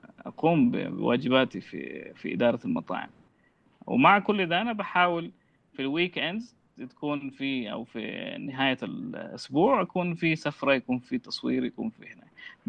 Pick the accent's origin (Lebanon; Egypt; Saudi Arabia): Saudi Arabia; Riyadh, Riyadh Province; also born or lived in Malaysia; now in Sudan; أنا بالنسبة لي طبعا عشت في السعودية حياتي كلها، كنت في الرياض بتكلم باللهجة السعودية وشوية مصري عشان في البيت، وبعدين رحت ماليزيا وعشت مع شباب سعوديين ويمنيين وبتكلموا لهجة جداوية من السعودية، فاللهجة اتلخبطت كمان.